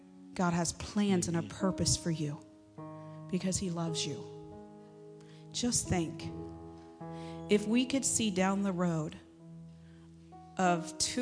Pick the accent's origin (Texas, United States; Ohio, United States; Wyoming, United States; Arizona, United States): Ohio, United States; I'm from Ohio. I've lived in Ohio all of my life.